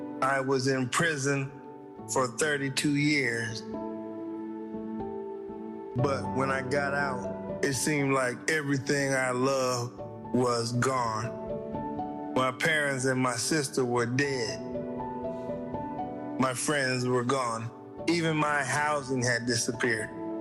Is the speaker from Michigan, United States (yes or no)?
yes; Detroit, Michigan, United States; I was born and raised in Detroit, and I had a wonderful childhood